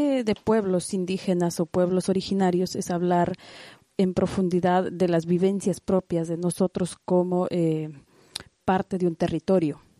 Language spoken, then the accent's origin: Spanish; Loja, Ecuador; soy de Ecuador, de un pueblo indígena, quichua, pueblo saraguro al sur de Ecuador.